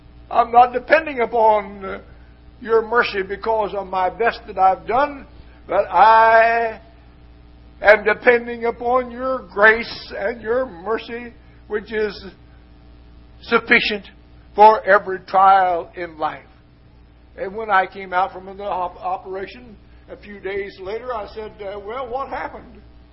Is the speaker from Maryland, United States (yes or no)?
no; Missouri, United States; But where I grew up in Northwest Missouri, the preacher didn't go to school.